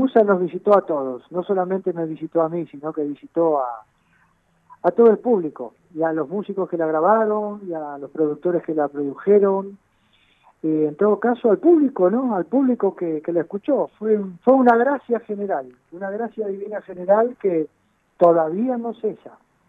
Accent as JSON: {"language": "Spanish", "country": "Spain", "said": "yo soy español, por otro lado, puedo ir cuando quiera, y tengo familia viviendo allá, así que tengo hijos viviendo"}